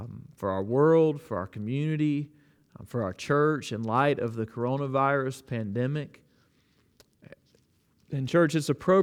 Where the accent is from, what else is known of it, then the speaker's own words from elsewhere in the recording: Bible Belt, United States; I have told you before, I grew up in the Bible Belt.